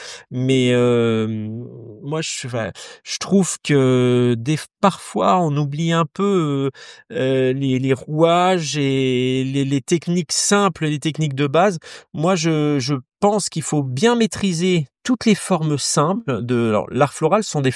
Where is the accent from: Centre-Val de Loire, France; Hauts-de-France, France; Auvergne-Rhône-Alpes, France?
Centre-Val de Loire, France; quand j'étais enfant en Touraine, parce que je suis d'ici, j'ai connu des hivers très froids